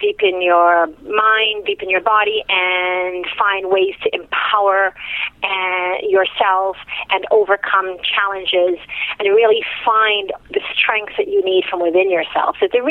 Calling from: Toronto, Ontario, Canada

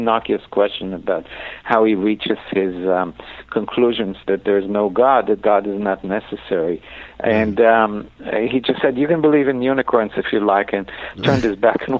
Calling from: Brookline, Massachusetts, United States; From Boston, Brookline, Massachusetts, just outside Boston.

